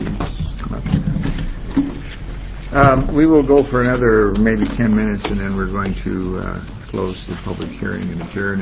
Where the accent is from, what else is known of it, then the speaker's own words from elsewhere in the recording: Montana, United States; I remember when I grew up in Montana and I went to a chiropractor